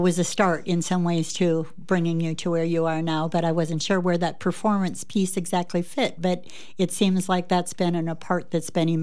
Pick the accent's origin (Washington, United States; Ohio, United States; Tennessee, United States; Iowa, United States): Iowa, United States; Well, and I'm an Iowa girl, too